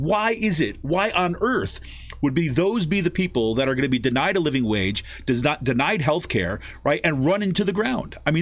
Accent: Utica, New York, United States; I remember growing up, and I grew up in Utica, New York, right, upstate New York.

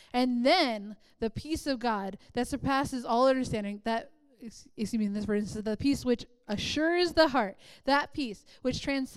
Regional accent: East Coast, United States; Or like, I grew up on the East Coast, so the weathermen would freak the people out.

